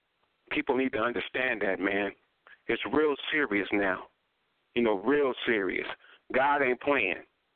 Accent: Los Angeles, California, United States; I'm from South Central Los Angeles. I've been through it.

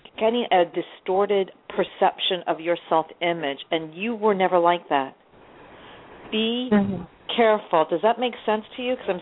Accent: New York, United States; I'm like, why? And I'm from New York.

